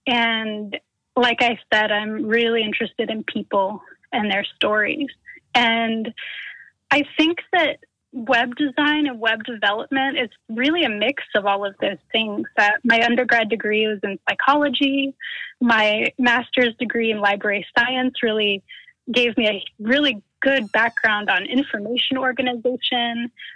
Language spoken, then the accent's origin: English; North Carolina, United States; Well, so I'm from North Carolina. I grew up here and have lived here for my whole life.